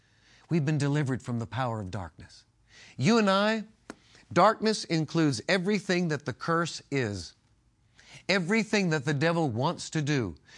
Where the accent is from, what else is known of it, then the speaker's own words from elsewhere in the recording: New York, United States; moved away as an adult; also born or lived in Massachusetts; I lived on the East Coast, born on the East Coast. I was born in New York and I moved when I was 20 years old.